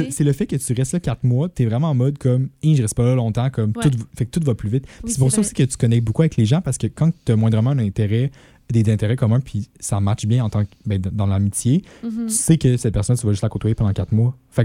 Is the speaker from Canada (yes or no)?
yes; Quebec, Canada; comme moi, à l'étranger, ça m'a fait me rendre compte que comme j'aime le Québec, j'aime le Canada aussi.